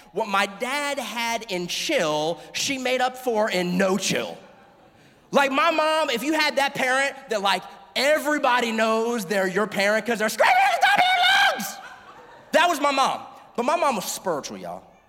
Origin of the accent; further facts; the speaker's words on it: Florida, United States; I grew up here in South Florida. I'm a South Florida boy, born and raised.